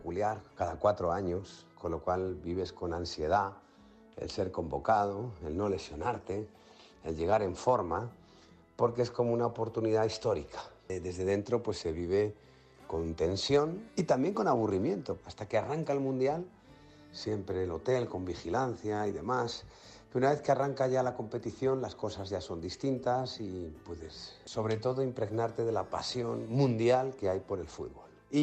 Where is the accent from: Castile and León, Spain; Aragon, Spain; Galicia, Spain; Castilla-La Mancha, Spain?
Castilla-La Mancha, Spain; Puertollano; que tiene que ver con mi nacimiento, ya en condiciones muy comprometidas, mi infancia en Puerto Llano